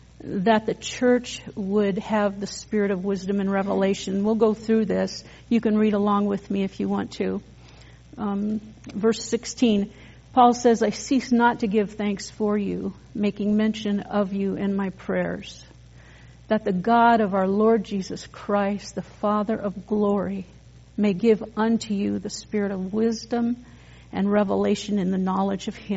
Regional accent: Culver, Indiana, United States; I grew up on a farm northwest of Culver, and we had green tractors, Danny.

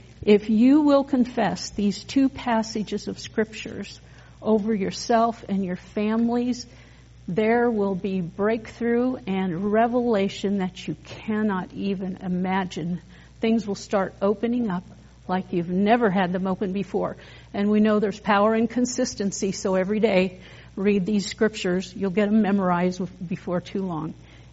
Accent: Culver, Indiana, United States; I grew up on a farm northwest of Culver, and we had green tractors, Danny.

